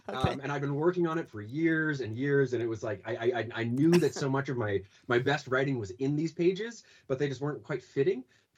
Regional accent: Boston, Massachusetts, United States; Well, I'm from Boston.

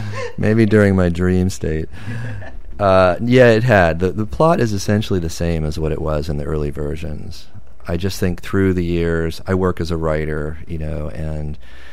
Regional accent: Baltimore, Maryland, United States; just small stuff around my hometown of Baltimore.

